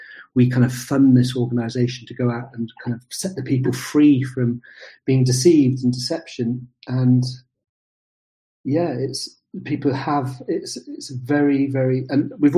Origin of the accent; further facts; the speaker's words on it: United Kingdom; because, you know, we're British and we've got this great organisational thing and trust, open, transparency, freedom and everything else.